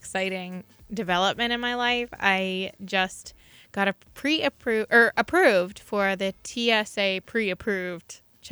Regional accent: Erie, Pennsylvania, United States; High school, growing up in Erie, we would go up there.

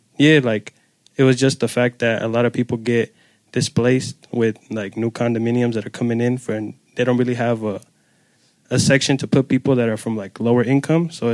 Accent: Oakland, California, United States; because like I'm from Oakland and that's like right now it's almost close to New York, like rivalry in rent.

